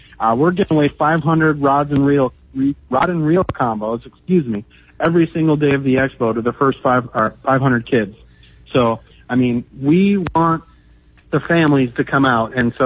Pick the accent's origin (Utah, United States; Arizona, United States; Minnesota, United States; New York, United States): Minnesota, United States; Got to admit, I'm from Minnesota